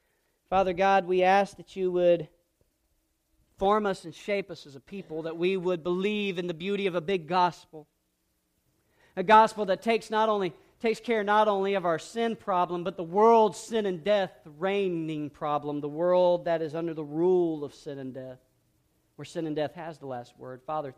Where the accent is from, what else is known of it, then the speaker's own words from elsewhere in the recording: Georgia, United States; born there; because I was born in South Georgia, which is where I was born.